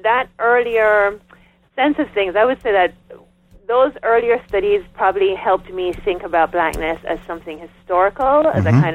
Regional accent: Jamaica; now in United States; It seemed to provide a way for me to integrate my experience as a Jamaican, what it seemed was happening here in the United States in terms of race.

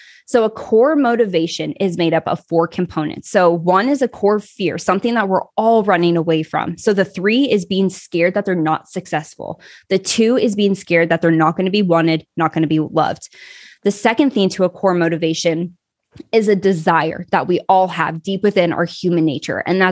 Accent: Kansas, United States; So I grew up in the Midwest, Kansas, actually. And in the culture that I grew up in, it's just very normal for women to stay at home with their kids, for the husbands to go to work.

